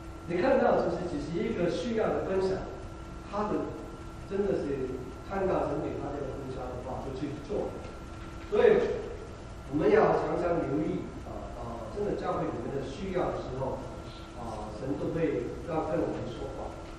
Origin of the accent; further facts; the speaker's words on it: Hong Kong; moved away; 我们在我香港长大我们的跟这边的小孩子文化背景不一样，而且我们讲英文讲的话怎么去跟他们沟通，对不对？